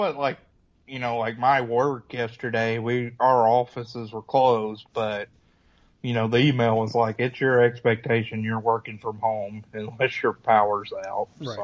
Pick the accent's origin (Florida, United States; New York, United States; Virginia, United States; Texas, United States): Virginia, United States; Richmond; so, yeah, we are from Richmond, Virginia.